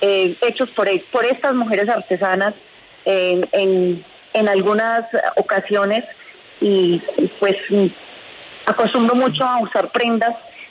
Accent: Antioquia, Colombia; soy de Antioquia y conozco varias etnias, conozco varias comunidades, resguardos indígenas

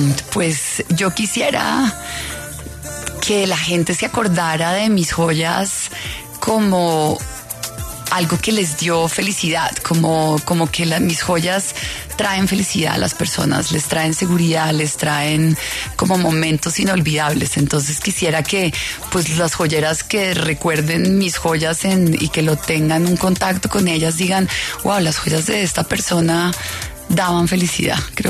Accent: Colombia; moved away; also born or lived in United States; Yo me fui de Colombia, duré 20 años viviendo en Estados Unidos y me fui sin hablar inglés y sin un peso en el bolsillo.

